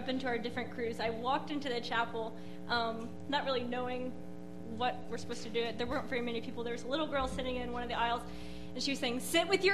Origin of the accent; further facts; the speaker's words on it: Ohio, United States; I was with some scary people from Michigan, and I had to tell them I was from Ohio.